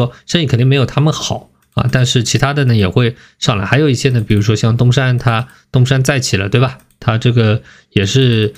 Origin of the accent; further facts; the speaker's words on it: China; 我们中国人有光啊